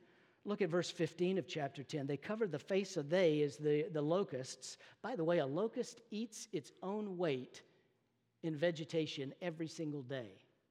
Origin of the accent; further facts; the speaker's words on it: Texas, United States; I come from North Texas, you know that. There are two certainties, two absolutes in North Texas.